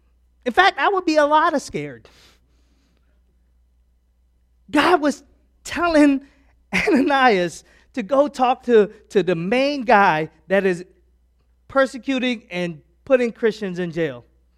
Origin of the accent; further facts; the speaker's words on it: Philippines; I don't speak Spanish at all. All right, I'm from the Philippines